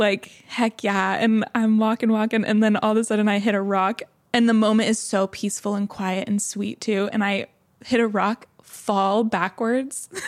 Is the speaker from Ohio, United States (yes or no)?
no; Oregon, United States; So I'm originally from Oregon and it's this sand dune that they have, this giant sand dune.